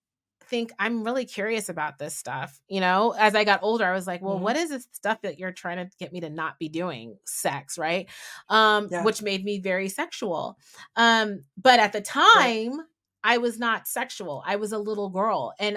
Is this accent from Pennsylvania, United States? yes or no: no; San Francisco, California, United States; And my mom and dad were like, we're going to LA, because I'm from San Francisco.